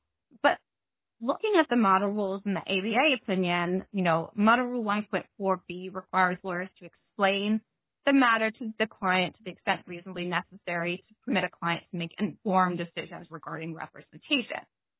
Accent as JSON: {"language": "English", "region": "Pennsylvania", "country": "United States", "said": "My home state, Pennsylvania, does require disclosure of the use of AI."}